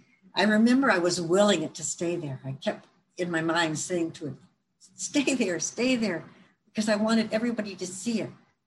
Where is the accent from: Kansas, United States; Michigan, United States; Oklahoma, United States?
Michigan, United States; Novi; also born or lived in Detroit; Now, I was born in Detroit in 1949, but I grew up in the rural village of Novi, Michigan. I'm a country girl. I'm still a country girl.